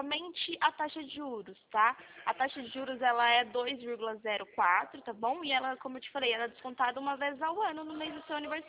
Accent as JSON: {"language": "Portuguese", "town": "Sorocaba", "region": "São Paulo", "country": "Brazil", "said": "A gente é aqui de Sorocaba também."}